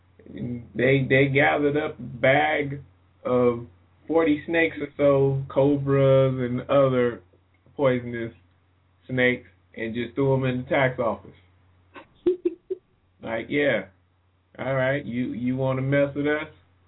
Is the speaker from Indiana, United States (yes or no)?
yes; Indianapolis, Indiana, United States; coming out of my hometown. I just want to say Indianapolis, what? So, anyway, I'm from everywhere, just so y'all know.